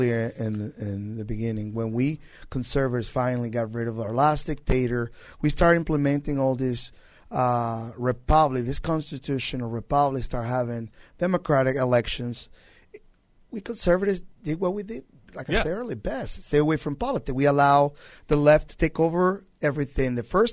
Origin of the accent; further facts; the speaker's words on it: Venezuela; moved away; No, I mean, like I said, growing up in Venezuela, you know, you grew up in a Catholic church.